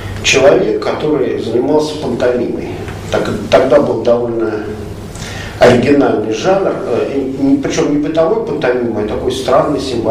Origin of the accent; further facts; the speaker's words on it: Moscow, Russia; Сам я родился неподалеку, родился и вырос на Розгуляе.